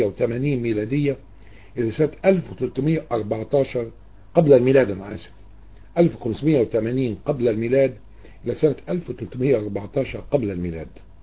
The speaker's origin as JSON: {"language": "Arabic", "country": "Egypt", "said": "أنا ليس عربي إطلاقا، أنا ابن مصر فعلا لكن ليس عربي."}